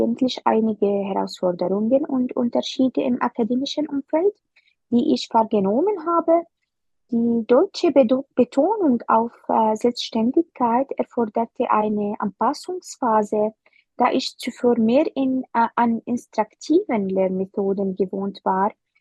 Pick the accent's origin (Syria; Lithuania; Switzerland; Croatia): Syria; now in Germany; Das Studium an einer deutschen Universität unterscheidet sich in mehreren Aspekten von meinem Heimatland Syrien.